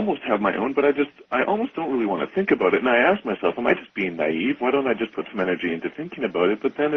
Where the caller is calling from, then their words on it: Vancouver, British Columbia, Canada; I'm calling from Vancouver, Canada